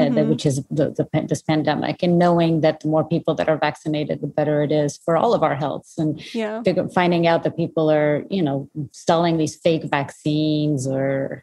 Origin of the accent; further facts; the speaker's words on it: Portugal; English is a second language; I was born and raised in Portugal, which is actually where I met Shaheen, who connected us all. And I went to an English school there, so that's why I speak English badly.